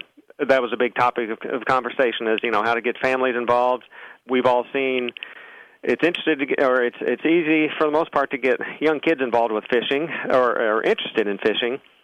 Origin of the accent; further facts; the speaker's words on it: Springfield, Missouri, United States; And as far as my background, I was born and raised in Missouri, the Springfield area